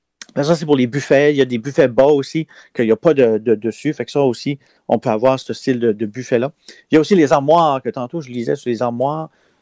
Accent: Acadia, Canada; Des fois, chez nous, en Acadie, c'est tout en bois au complet.

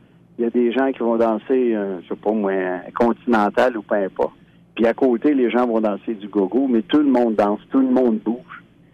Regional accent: Acadia, Canada; Puis je te dirais qu'on est des Acadiens de souche.

